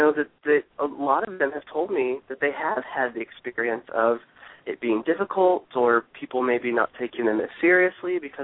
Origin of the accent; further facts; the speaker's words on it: Ohio, United States; I'm 24. I'm from Ohio, and I'm a psychic medium.